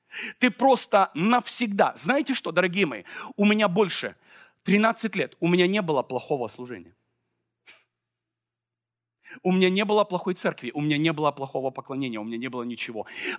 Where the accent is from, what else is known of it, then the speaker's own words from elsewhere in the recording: Ukraine; мы росли, знаете, в Советском Союзе еще тогда. Это была Украина, это была беднота.